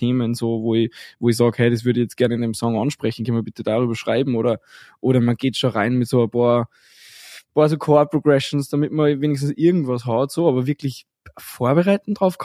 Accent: Salzburg, Austria; born there; Ich bin gebürtiger Salzburger, auch unterwegs als DJ und Musikproduzent.

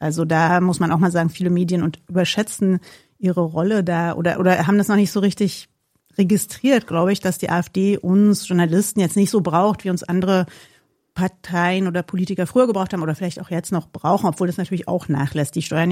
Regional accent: East Berlin, Berlin, Germany; Ich komme aus Ost-Berlin, ist vielleicht wichtig für das, was wir nachher besprechen auch.

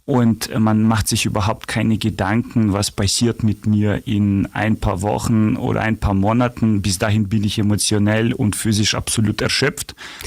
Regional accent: Ukraine; German is a second language; now in Augsburg, Germany; wir als Ukrainer

